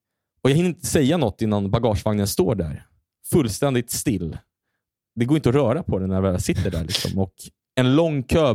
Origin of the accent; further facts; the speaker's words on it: Chile; Swedish is a second language; Och de hör att jag är från Chile på min accent när jag pratar med dem.